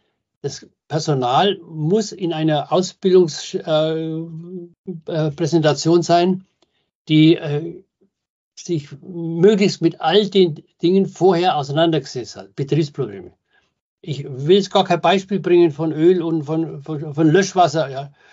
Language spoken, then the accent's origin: German; Bavaria, Germany; Jetzt komme ich zwar aus Bayern